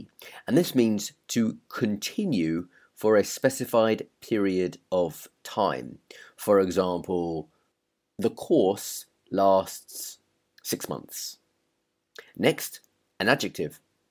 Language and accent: English; United Kingdom; all about, well, being British, the advantages, the disadvantages, and generally what life is like being a British person. Hopefully you find them quite interesting and you can compare how I live my life with how you live yours.